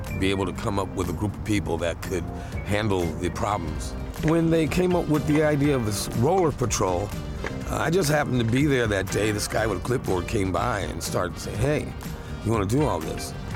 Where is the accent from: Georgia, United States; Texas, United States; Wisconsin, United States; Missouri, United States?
Missouri, United States; Kansas City; now in San Francisco, United States; I grew up in Kansas City, Missouri. In Kansas City, I was a bricklayer.